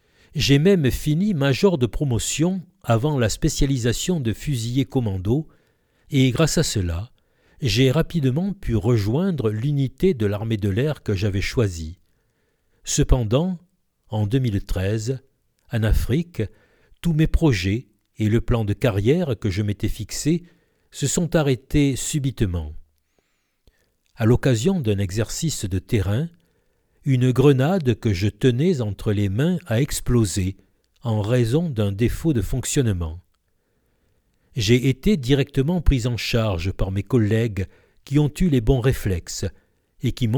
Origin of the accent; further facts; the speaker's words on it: Salon-de-Provence, Provence-Alpes-Côte d'Azur, France; Je suis né et j'ai grandi à Salon en rêvant de devenir pilote de chasse, sans doute en raison de la proximité avec la base aérienne.